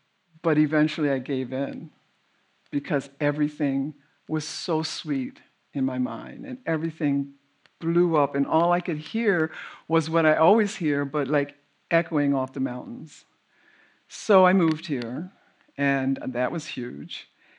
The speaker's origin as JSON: {"language": "English", "town": "Philadelphia", "region": "Pennsylvania", "country": "United States", "tie": "born or raised there"}